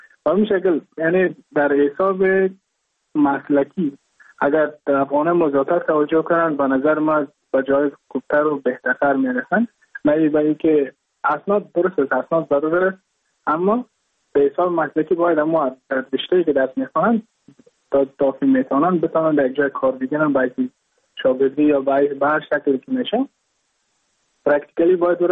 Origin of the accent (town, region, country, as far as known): Mazar-i-Sharif, Balkh, Afghanistan; moved away as an adult; now in India